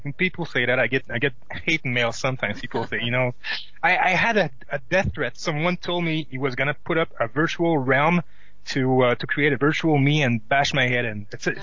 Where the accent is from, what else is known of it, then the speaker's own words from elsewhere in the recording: Montreal, Quebec, Canada; And the fact that I'm from Montreal